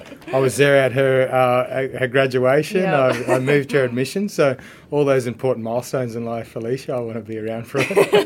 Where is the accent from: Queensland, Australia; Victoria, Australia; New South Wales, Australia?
Queensland, Australia; Mount Isa; now in Brisbane, Australia; So I'm Kalkadoon Wanyi. I grew up in Mount Isa, northwest Queensland. Went to high school in central Queensland, and I've been down here now for over 20 years in Brisbane.